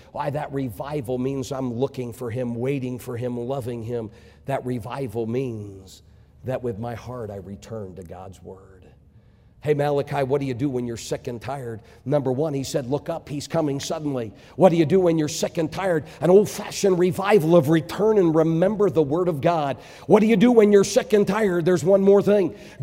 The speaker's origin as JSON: {"language": "English", "region": "Connecticut", "country": "United States", "tie": "born or raised there", "said": "That's the era I grew up in Connecticut."}